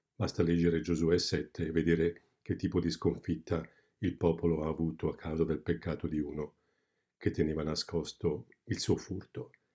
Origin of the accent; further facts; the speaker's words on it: Switzerland; Sono italiano, ma da figlio di migranti sono cresciuto in Svizzera.